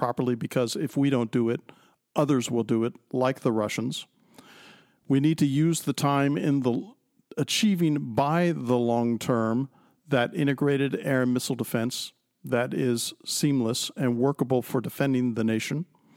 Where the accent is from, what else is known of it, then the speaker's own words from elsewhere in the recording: United States; When I say we're, I'm speaking as an American.